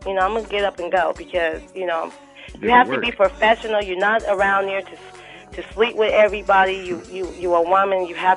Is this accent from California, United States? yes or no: yes; Oakland, California, United States; now in Vallejo, United States; So I'm from Oakland, but I live in Vallejo.